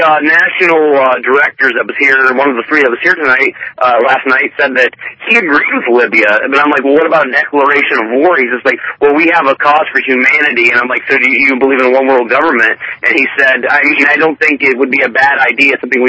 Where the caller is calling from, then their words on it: Athens, Ohio, United States; I'm calling from Athens, Ohio